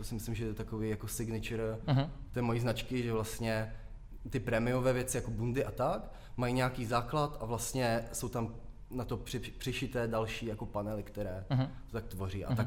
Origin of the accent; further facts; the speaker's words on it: Ostrava, Moravian-Silesian Region, Czechia; Jsem z Ostravy, takže mi to přišlo docela takové vystihující